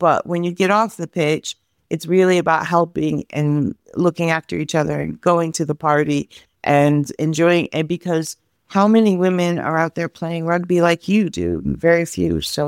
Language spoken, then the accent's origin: English; Bronx, New York, United States; moved away as an adult; Okay, so I'm from the Bronx, New York, and I've been working and living in the Balkans since almost 20 years now, I guess, maybe a little bit more than that.